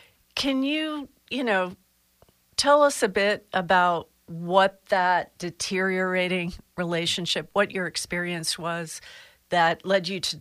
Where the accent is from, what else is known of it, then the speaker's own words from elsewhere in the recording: New York, United States; Well, I'm from the New York area, Westchester County. I was born in New York City.